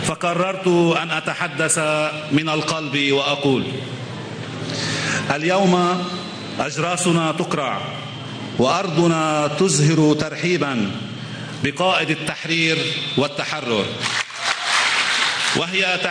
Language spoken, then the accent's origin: Arabic; Edde, North Governorate, Lebanon; اليوم تطأ أرض بلدتنا إدة، هي بلدة عاشت كما سائر بلدات لبنان مراحل حلوة ومراحل صعبة